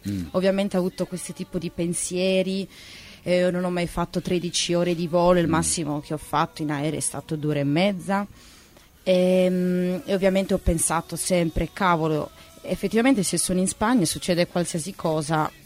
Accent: Fonni, Sardinia, Italy; also born or lived in Nuoro; Io sono nata a Nuoro, centro Sardegna, quindi sono dalla parte della montagna, non della spiaggia. Però io sino all'adolescenza ho vissuto a Fonni, sempre centro Sardegna, del paesino più alto della Sardegna.

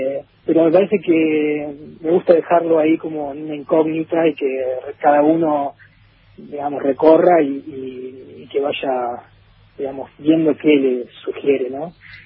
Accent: Puerto Madryn, Chubut, Argentina; now in Córdoba, Argentina; Yo soy de Puerto Madryn, sí

